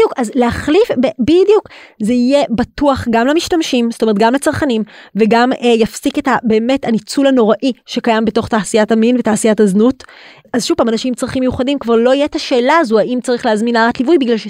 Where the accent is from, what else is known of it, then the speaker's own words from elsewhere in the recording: Jerusalem, Jerusalem District, Israel; זה לא ידעתי, כי אני ירושלמית.